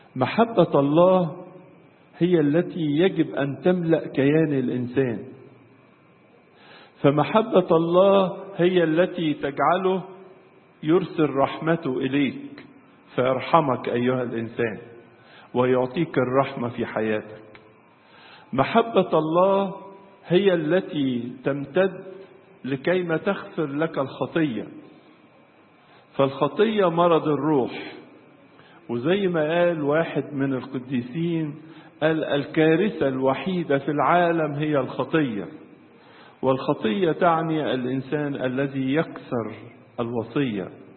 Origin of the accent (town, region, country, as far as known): Egypt